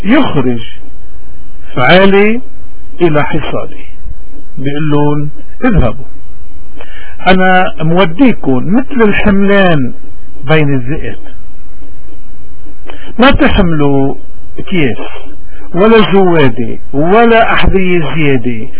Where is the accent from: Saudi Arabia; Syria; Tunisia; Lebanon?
Lebanon; نحن وعم نمر بهالأزمة الإيمانية اليوم كلبنانية تحديدا، إن كنا بلبنان أو بالاغتراب